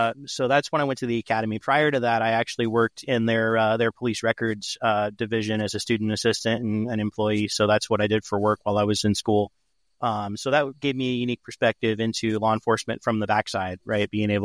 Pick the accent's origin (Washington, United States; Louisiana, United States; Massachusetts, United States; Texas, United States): Texas, United States; Dallas; born there; also born or lived in Abilene, United States / Orlando, United States; Well, I was born in Dallas, Texas. I lived in Dallas and Abilene before my family relocated to Florida. We lived in Orlando, Florida.